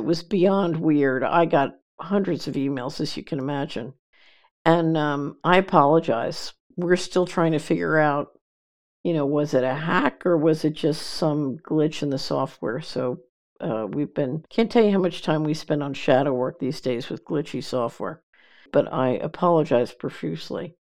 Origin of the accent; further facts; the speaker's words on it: Philadelphia, Pennsylvania, United States; Then a great question from Philly. I grew up in Philadelphia.